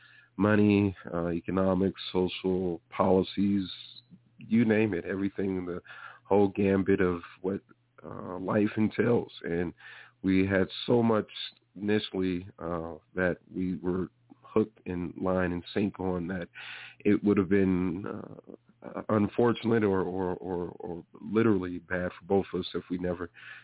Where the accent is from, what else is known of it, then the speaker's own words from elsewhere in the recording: Colorado Springs, Colorado, United States; I am from Colorado, native, born and raised here from Colorado Springs.